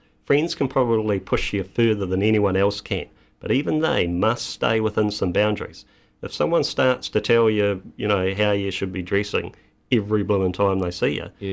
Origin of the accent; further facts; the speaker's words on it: New Zealand; now in London, United Kingdom; I'm a Kiwi in London.